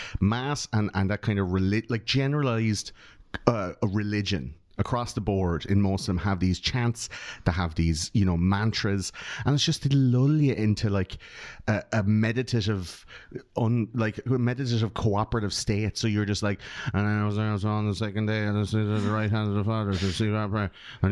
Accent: Ireland; born or raised there

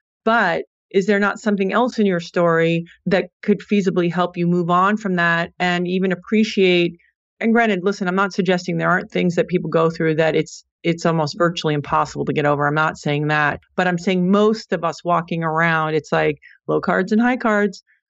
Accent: Saint Thomas, U.S. Virgin Islands; But because I grew up in the Caribbean, I dabbled a little bit in volleyball my 10th grade year. But organized sports back then, you know, on St. Thomas, it wasn't like, oh, you know, you could do something with this.

